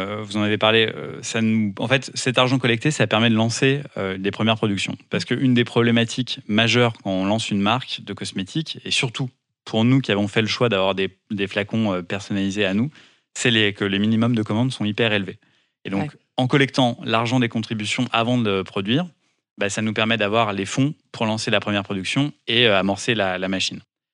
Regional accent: Lyon, Auvergne-Rhône-Alpes, France; Parce qu'on est tous les deux de la région Rhône-Alpes, puis il vient d'Aix-les-Bains, et donc moi, je suis lyonnais.

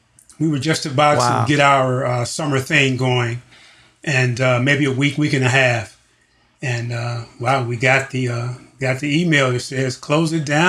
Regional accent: Washington, District of Columbia, United States; now in Los Angeles, United States; Washington, D.C.

